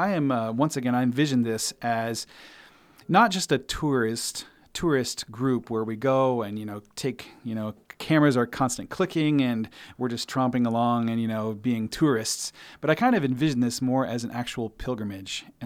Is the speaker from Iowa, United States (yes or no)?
yes; Clarinda, Iowa, United States; being in Southwest Iowa. So my hometown is Clarinda. I grew up down there.